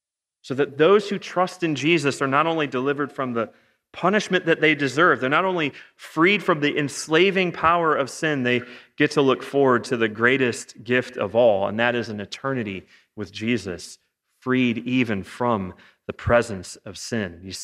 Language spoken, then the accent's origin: English; Ohio, United States; I'm from Northeast Ohio, so it's sacrilege not to watch A Christmas Story way too much.